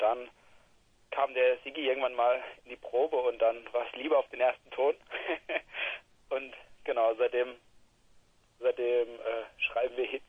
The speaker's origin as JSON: {"language": "German", "town": "Mosbach", "region": "Baden-Württemberg", "country": "Germany", "lives_now": "Stuttgart, Germany", "said": "Aus dem Süden Deutschlands und ursprünglich aus der kleinen Stadt Mosbach."}